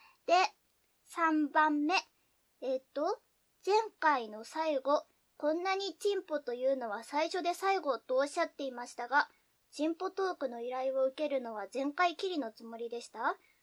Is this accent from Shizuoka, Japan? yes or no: yes; Shizuoka, Japan; あのね、私もともと静岡出身で、高校までずーっと静岡で生まれ育ってきたわけ。でね、静岡ってね、標準語なわけ、ほぼほぼ。